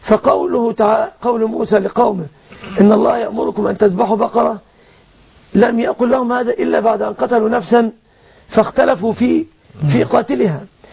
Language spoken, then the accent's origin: Arabic; Egypt; عندنا في مصر